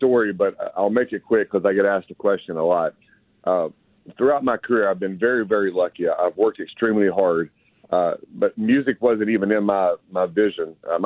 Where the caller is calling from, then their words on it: Las Vegas, Nevada, United States; Yeah, I'm calling from Las Vegas.